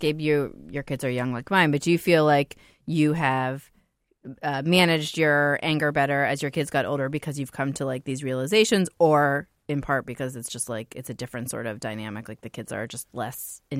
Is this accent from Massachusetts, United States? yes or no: no; Youngstown, Ohio, United States; like growing up in Youngstown and getting like a terrible education